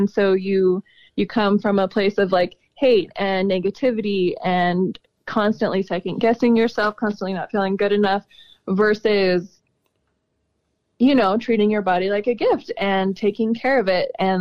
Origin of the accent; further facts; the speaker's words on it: Salt Lake City, Utah, United States; I didn't grow up here. I grew up in Salt Lake City.